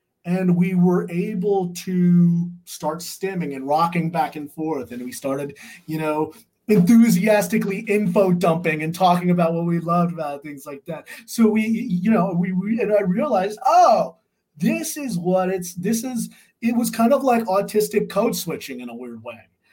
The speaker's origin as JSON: {"language": "English", "region": "California", "country": "United States", "tie": "born or raised there", "said": "where I grew up in California, that it's all Democratic."}